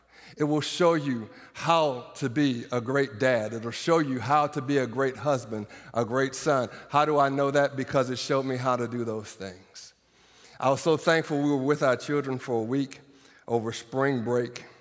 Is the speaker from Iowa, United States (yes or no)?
yes; Iowa, United States; I'm from Iowa. I'm glad to be from Iowa.